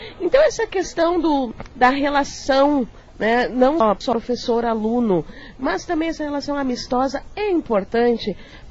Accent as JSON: {"language": "Portuguese", "town": "Cruz Machado", "region": "Paraná", "country": "Brazil", "tie": "born or raised there", "also_born_or_lived": "Pinhão", "said": "Bom, na verdade eu nasci no Pinhão, Paraná, mas eu moro a minha vida toda em Cruz Machado."}